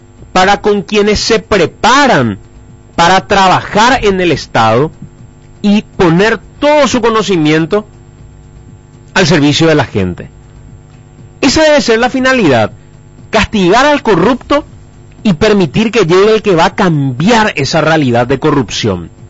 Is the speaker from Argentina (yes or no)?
no; Paraguay; como paraguayos.